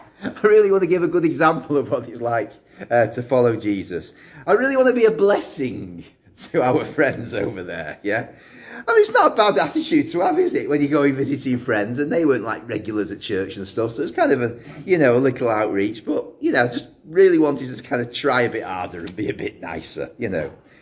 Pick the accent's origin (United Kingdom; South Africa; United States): United Kingdom; Manchester, North West England; He was from Carlisle, I was from Manchester